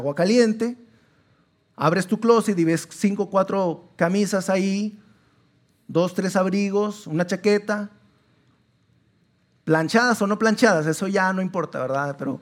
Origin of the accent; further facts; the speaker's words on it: Sabinas, Coahuila, Mexico; Estábamos todavía en Sabinas. Nosotros venimos de Sabinas, Coahuila, y estábamos viviendo ahí todavía.